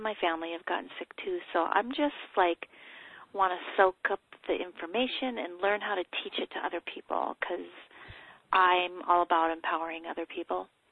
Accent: North Dakota, United States; I'm from North Dakota.

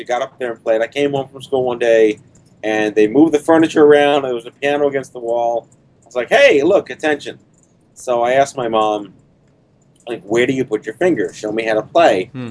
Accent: Staten Island, New York, United States; also born or lived in Brooklyn; I grew up in, I was born in Brooklyn. I grew up on Staten Island in New York City. Moved back to Brooklyn after college

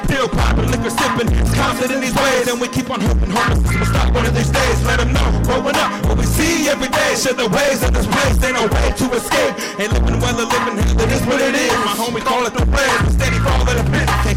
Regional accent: Tulalip, Washington, United States; I'm from Tulalip, and I'm proud of it.

